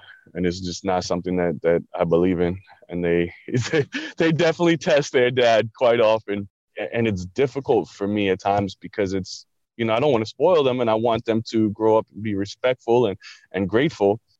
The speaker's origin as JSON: {"language": "English", "town": "Long Island", "region": "New York", "country": "United States", "tie": "born or raised there", "said": "I grew up in Long Island."}